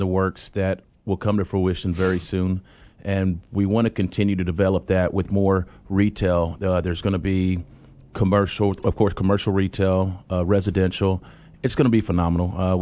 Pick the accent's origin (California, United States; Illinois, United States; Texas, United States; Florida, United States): Texas, United States; Bryan; And from born and raised in Bryan, Texas, in District 1, which I represent, and love Bryan.